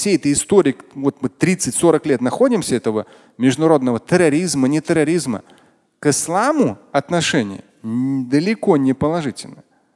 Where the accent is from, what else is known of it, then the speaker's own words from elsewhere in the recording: Russia; я как говорю просто вот как россиянин и как мусульманин